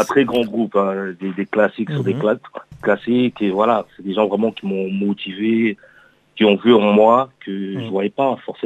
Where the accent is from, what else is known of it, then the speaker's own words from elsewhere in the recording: France; Et en France, là d'où je viens, plus on va dire le rap parisien, c'est très rap New York, voilà.